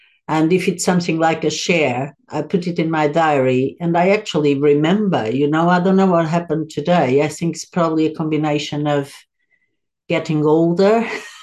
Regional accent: Lisbon, Portugal; And that was back in Portugal, in my home country. So I'm from the capital, Lisbon

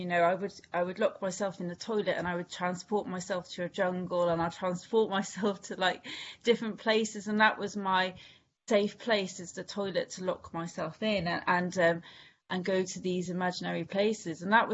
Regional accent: Wales, United Kingdom; accent: Welsh; So I don't know if you could tell, but my accent is I'm Welsh, so I'm originally from Wales. And I'm from a little village in Wales

